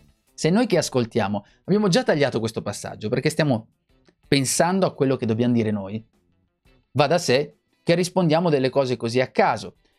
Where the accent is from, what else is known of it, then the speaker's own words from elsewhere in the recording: Poland; Italian is a second language; Vedi, anche a cosa mi alludo, come polacco.